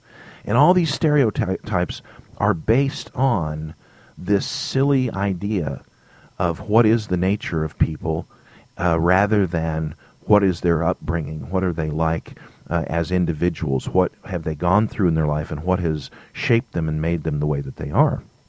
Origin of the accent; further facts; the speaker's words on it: California, United States; born there; I was born in California, but that's my heritage. That's the culture that I was raised in.